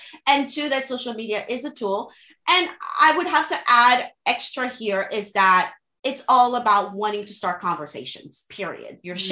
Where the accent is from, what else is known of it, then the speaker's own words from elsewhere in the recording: Haiti; English is a second language; I'm bilingual. I'm from Haiti. I'm Haitian. I'm Caribbean. I speak French and Creole fluently. Every now and then you're going to hear the accent, right?